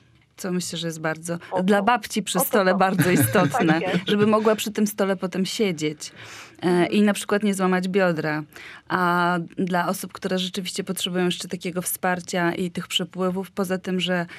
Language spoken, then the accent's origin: Polish; Pruszcz Gdański, Pomeranian Voivodeship, Poland; ja jestem tu z Pruszcza Gdańskiego.